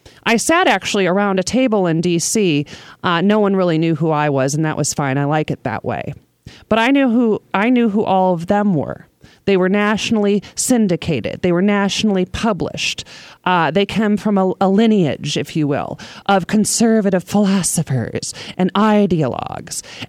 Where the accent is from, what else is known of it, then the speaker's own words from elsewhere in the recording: United States; I want to live in America because I'm an American.